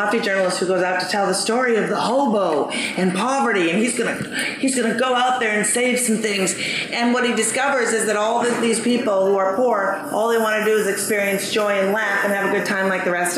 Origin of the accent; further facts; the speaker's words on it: New Jersey, United States; now in New York, United States; I'm from New Jersey. I grew up and I live in New York.